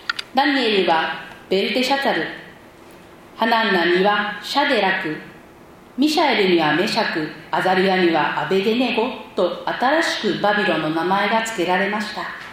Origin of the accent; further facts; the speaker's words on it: Inazawa, Aichi, Japan; 私は稲沢という町で育ち、そこにある稲沢キリスト教会というところで洗礼を受けました